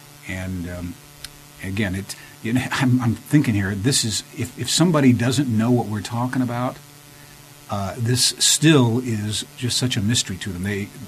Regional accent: Kennett, Missouri, United States; I grew up in Kennett, Missouri, a town of 9,000 people in southeast Missouri

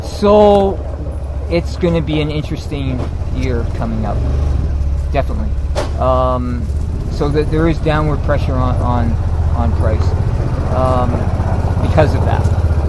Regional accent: Edmonton, Alberta, Canada; now in British Columbia, Canada; I'm from Edmonton originally, so I appreciate the climate

